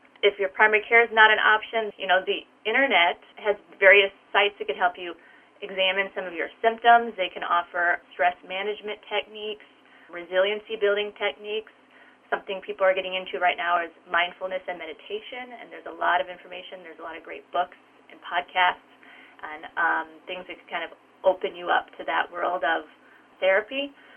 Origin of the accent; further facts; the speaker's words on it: Iowa, United States; I'm very excited about this bill because I'm originally from Iowa, and so Joni Ernst represents, you know, my home state of Iowa